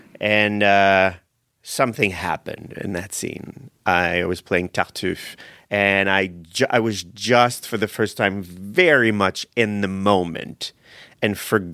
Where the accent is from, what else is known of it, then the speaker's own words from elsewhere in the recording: Montreal, Quebec, Canada; Born and raised in Montreal.